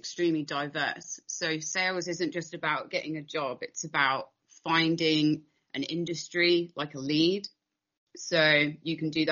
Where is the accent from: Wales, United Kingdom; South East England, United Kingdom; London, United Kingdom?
South East England, United Kingdom; Southampton; moved away as an adult; now in United States; I'm originally from England, from a town called Southampton, where the Titanic set sail from.